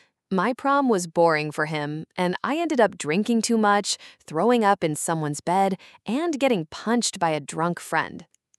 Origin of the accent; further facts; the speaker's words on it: San Francisco, California, United States; Growing up in San Francisco and attending UCLA exposed me to Asian Americans pursuing diverse paths